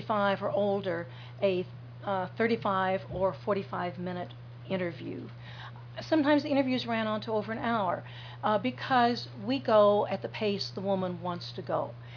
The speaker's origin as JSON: {"language": "English", "region": "Missouri", "country": "United States", "said": "Well, it just happens I'm from St. Louis. I'm not from St. Louis. I'm from Missouri."}